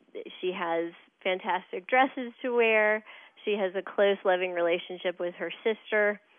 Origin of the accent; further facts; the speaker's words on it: Durham, North Carolina, United States; I'm from Durham, North Carolina.